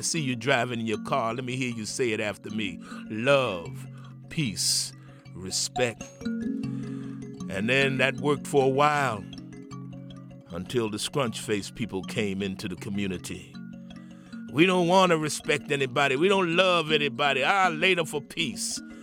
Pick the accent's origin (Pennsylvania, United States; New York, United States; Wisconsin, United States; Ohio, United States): New York, United States; Greenburgh; now in Alexandria, United States; Greenberg, New York.